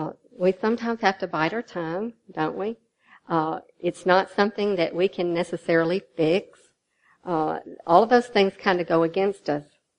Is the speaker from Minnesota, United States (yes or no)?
no; Nashville, Tennessee, United States; Of course, I'm from the Nashville area